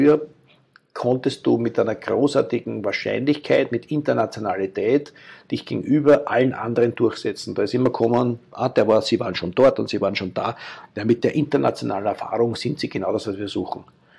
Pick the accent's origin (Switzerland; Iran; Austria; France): Austria; Ich sehe mich also nicht als Österreicher oder Europäer. Ich bin jemand mit österreichischem Background und mit Kultur, mit dem ich aufgewachsen bin